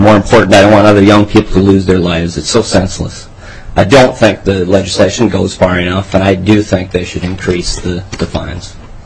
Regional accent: Otsego, Minnesota, United States; This is my wife, Amy. We're from Otsego, Minnesota.

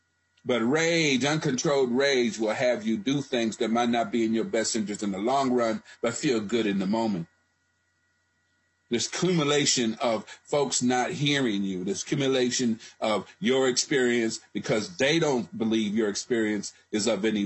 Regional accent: Charleston, South Carolina, United States; I'm from Charleston, South Carolina. Both sides of my family are you know, descendants of slaves.

